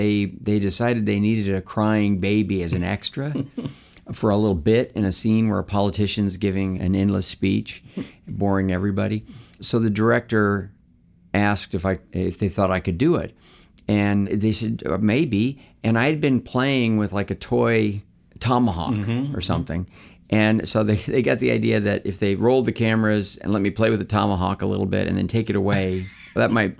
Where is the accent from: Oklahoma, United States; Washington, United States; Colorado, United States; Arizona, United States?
Oklahoma, United States; Duncan; born there; Well, I was born in Duncan, Oklahoma. Mm-hmm. I was not raised there. I was born there because that was … hometown.